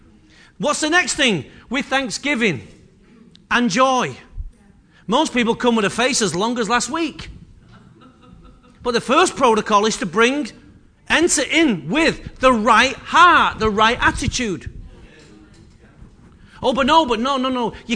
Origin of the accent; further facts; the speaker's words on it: United Kingdom; I'm not proud. Me? Proud? No, I'm British.